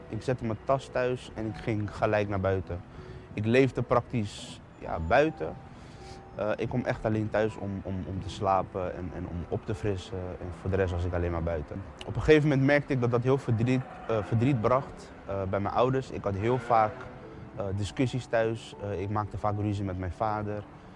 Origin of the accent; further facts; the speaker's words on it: The Hague, South Holland, Netherlands; Ik kom uit Den Haag. Ik heb een goede jeugd gehad.